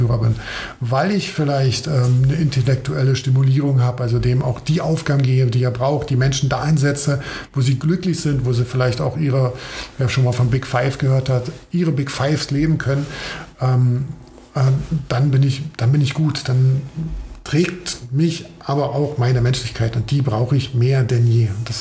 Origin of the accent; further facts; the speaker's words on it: Brandenburg, Germany; Und ich bin Brandenburger, absolut. Ich komme so richtig, richtig vom Dorf. Ja, bin so ein richtiger Dorfjunge, bin auf dem Dorf aufgewachsen